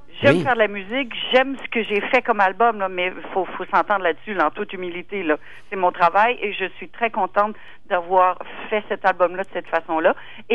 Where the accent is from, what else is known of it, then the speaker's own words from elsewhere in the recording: Rivière-aux-Nord, Quebec, Canada; Je viens des shows western chez nous à Rivière-aux-Nord parce que c'était les seuls shows qui se déplaçaient.